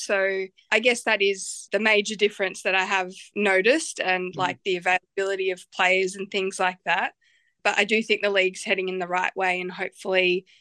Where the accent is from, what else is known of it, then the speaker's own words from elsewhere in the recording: Australia; me being an Australian player